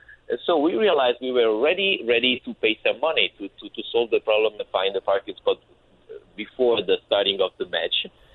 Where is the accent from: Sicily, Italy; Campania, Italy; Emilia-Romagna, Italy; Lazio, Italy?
Lazio, Italy; Rome; English is a second language; I'm from Rome, Italy